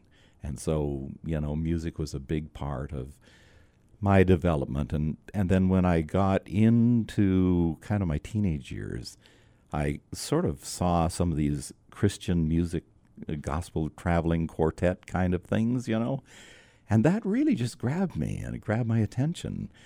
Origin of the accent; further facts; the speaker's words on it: Yorkton, Saskatchewan, Canada; born there; also born or lived in Vancouver / London, Ontario / Red Deer / Toronto; I was born in Yorkton, Saskatchewan, and then moved to Vancouver. From Vancouver, we went to London, Ontario, then London, Ontario over to Red Deer, Alberta, then Red Deer, Alberta to just outside of Toronto